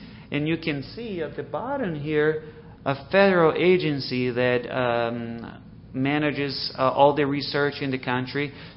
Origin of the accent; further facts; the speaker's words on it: Brazil; since I'm from Brazil, you see most of the information ties into what's available out there.